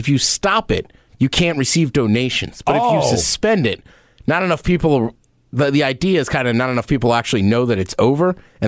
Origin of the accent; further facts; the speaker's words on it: East Coast, United States; I grew up on the East Coast.